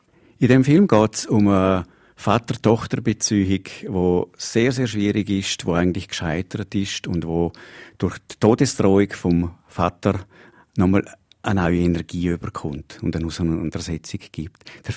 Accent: Liechtenstein; als Liechtensteiner, der in Liechtenstein wohnhaft ist, Filme zu machen.

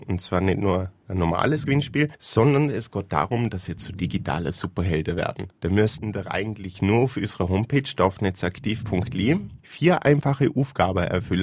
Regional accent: Eschen, Liechtenstein; ich komme aus Eschen.

